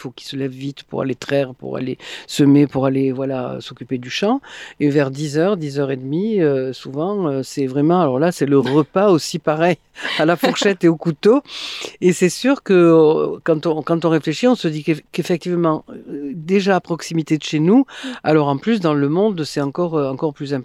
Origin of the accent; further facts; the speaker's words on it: France; C'est vrai que moi, en tant que Française